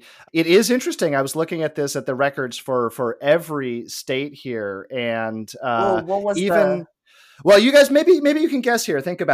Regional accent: Los Angeles, California, United States; But yeah, I mean, growing up in Los Angeles, this was not ever a concern of mine.

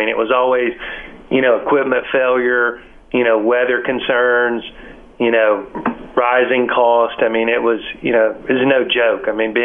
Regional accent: Woodville, Alabama, United States; Yeah, so I grew up in Woodville, which is about 20 miles east of Huntsville, in that Gunnersville, Scottsboro, Huntsville corridor. Really, really small town.

